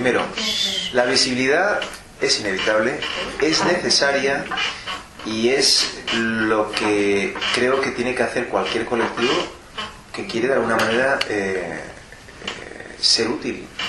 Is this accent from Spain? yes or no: yes; Spain; como ciudadanos españoles y libres, tenemos derecho a dar nuestra opinión